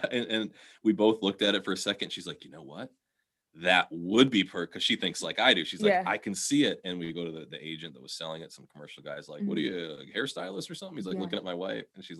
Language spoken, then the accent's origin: English; Neenah, Wisconsin, United States; And then I took a job with Oshkosh Defense, which I grew up in Neenah.